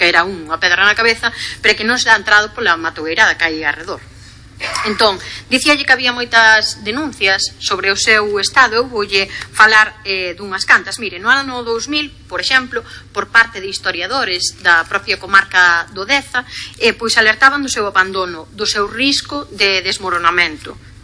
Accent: Galicia, Spain; todo aquilo que é parte da nosa identidade como galegos, como galegas

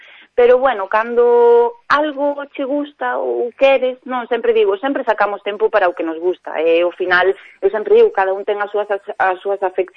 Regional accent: Galicia, Spain; Eu son daqui da Costa da Morte toda a vida.

